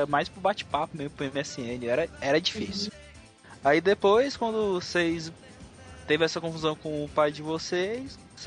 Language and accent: Portuguese; Brasília, Federal District, Brazil; Eu, aqui em Brasília, sou de Brasília também.